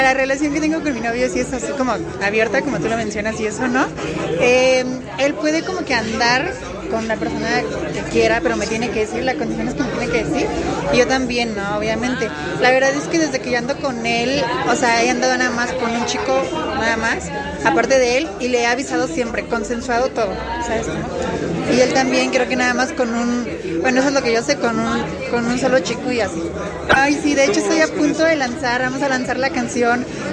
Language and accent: Spanish; Hidalgo, Mexico; de mi pueblo, de mi rancho humilde, y así, porque yo soy de pueblo, soy de Hidalgo.